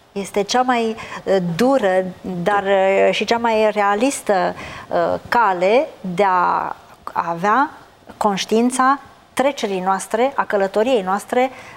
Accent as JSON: {"language": "Romanian", "country": "Romania", "said": "noi, ca români, ar fi de dorit să le vedem și să le cunoaștem"}